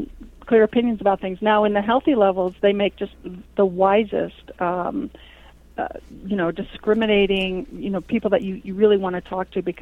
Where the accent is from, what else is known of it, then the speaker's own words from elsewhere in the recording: Los Angeles, California, United States; also born or lived in Vancouver; I grew up in Los Angeles, and I was in the Hollywood film production community for many, many, many years. Also in Vancouver for many years.